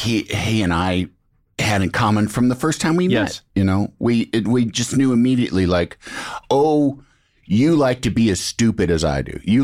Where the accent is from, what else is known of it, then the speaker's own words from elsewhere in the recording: Illinois, United States; I'm from Illinois. I'm from the Midwest.